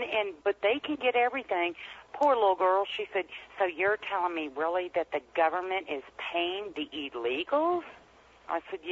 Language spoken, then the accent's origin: English; United States; It doesn't matter, but we are American nationals.